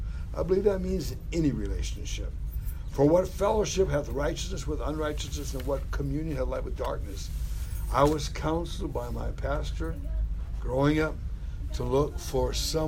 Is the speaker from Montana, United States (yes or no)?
yes; Montana, United States; I was brought up in Montana in a very strong congregation.